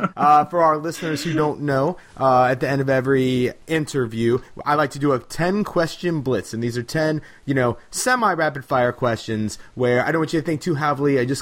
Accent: Cincinnati, Ohio, United States; You're from Cincinnati, my hometown.

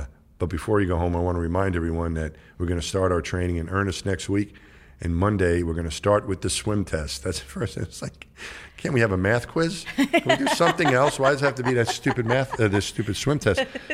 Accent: New York, United States; And I grew up in New York. We had bridges and tunnels and stuff.

